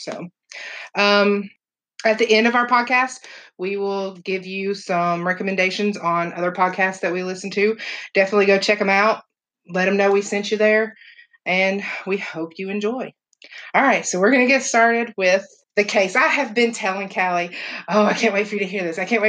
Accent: Tri-Cities, Tennessee, United States; Actually, we're both from Tennessee. I'm from the Tri-Cities, but I moved to Knoxville to take a teaching job

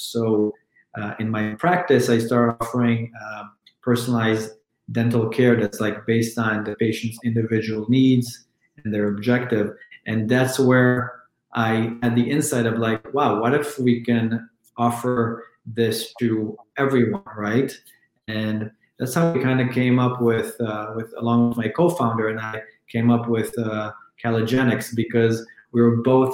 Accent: Chicago, Illinois, United States; also born or lived in Israel; now in Los Angeles, United States; I live in LA now. I was born and raised in Israel. I grew up in Chicago.

